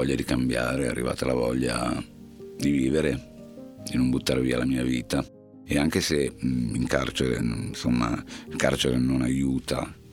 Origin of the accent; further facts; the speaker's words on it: Liguria, Italy; born there; sono nato nella provincia di Genova.